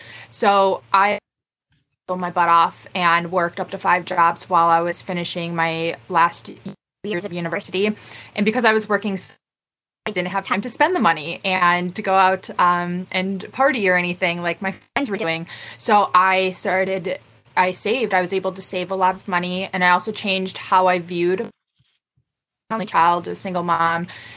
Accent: Mexico; And then I'm originally from Mexico. I'm not from Mexico. I'm from Mexico.

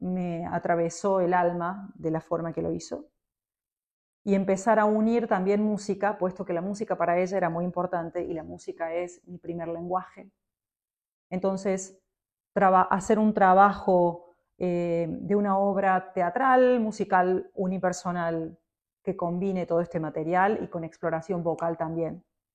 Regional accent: Argentina; moved away as an adult; now in United States; Soy mezzosoprano argentina, directora de escena también. Hace 20 años que vivo en Estados Unidos.

